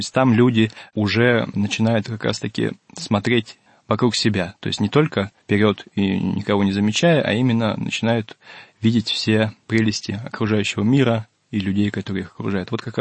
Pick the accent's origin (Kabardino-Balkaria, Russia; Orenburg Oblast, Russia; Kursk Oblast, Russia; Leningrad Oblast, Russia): Leningrad Oblast, Russia; Lodeynoye Pole; born or raised there